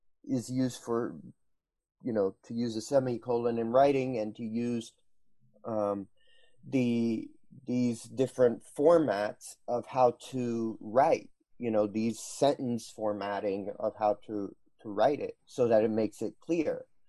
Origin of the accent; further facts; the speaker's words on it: Lockport, New York, United States; I am from Lockport, New York.